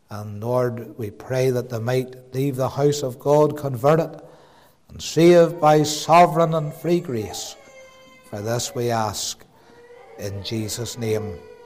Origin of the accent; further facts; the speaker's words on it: Belfast, Northern Ireland, United Kingdom; accent: Belfast; My Belfast accent shouting at you a little bit tonight